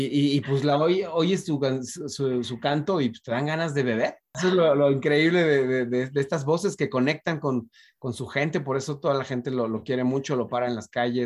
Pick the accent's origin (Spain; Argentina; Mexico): Mexico; Baja California; Los invito acá a Valle de Guadalupe para que conozcan acá un poquito pues, de mi tierra, etcétera.